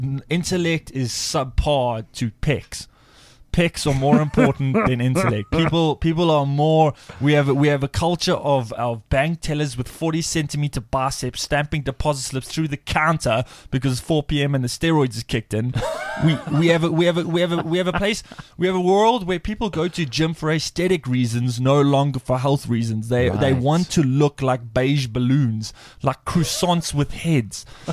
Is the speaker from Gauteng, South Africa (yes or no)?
no; Amanzimtoti, KwaZulu-Natal, South Africa; If you're from Toti, you're like, I'm from Toti.